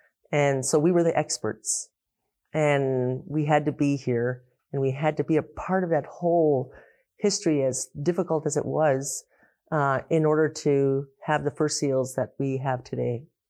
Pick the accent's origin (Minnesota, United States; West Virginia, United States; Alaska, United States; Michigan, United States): Alaska, United States; Pribilof Islands; also born or lived in Aleutian Islands; Our people, we come from the Pribilof Island. I mean, we come from the Aleutian Islands originally.